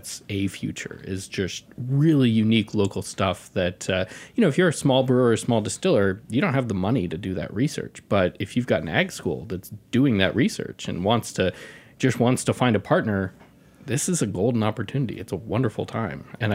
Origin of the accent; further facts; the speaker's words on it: Nashville, Tennessee, United States; I grew up in Nashville, and certainly my early drinking days were in Nashville.